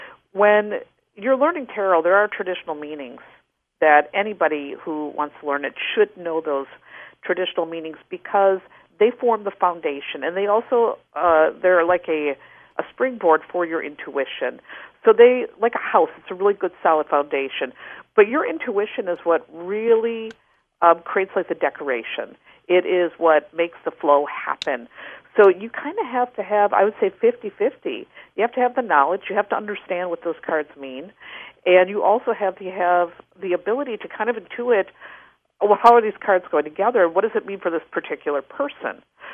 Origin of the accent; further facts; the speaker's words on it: Wisconsin, United States; I grew up in Wisconsin.